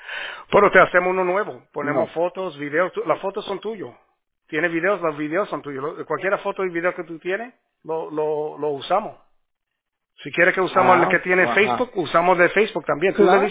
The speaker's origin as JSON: {"language": "Spanish", "country": "Puerto Rico", "said": "Sí, boricua, ¿cómo tú sabes?"}